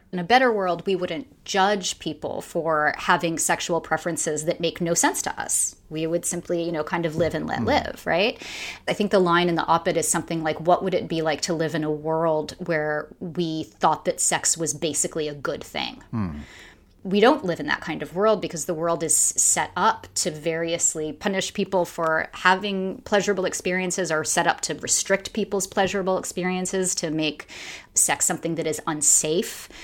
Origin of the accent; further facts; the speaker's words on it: New York, United States; Eliot Spitzer, the erstwhile governor of New York, my home state